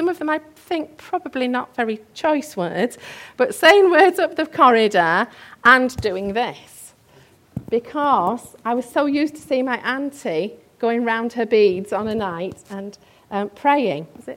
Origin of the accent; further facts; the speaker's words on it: Castleford, Yorkshire and the Humber, United Kingdom; So I grew up in and around Castleford